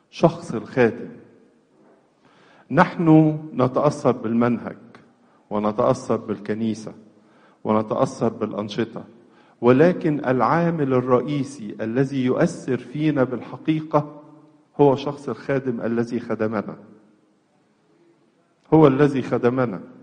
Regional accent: Egypt; لأننا عشنا طوال حياتنا كمصريين حوالين نهر النيل

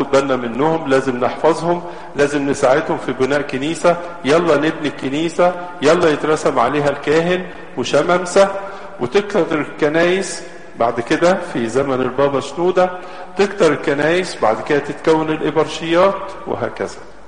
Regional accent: Egypt; احنا كمصريين مرتبطين بالأرض وبالنيل

